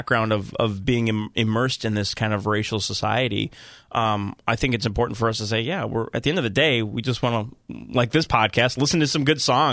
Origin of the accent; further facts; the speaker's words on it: Chicago, Illinois, United States; So I grew up on the South Side. It's a huge part of my culture, and my father and all my family are firefighters, and so you have to live in Chicago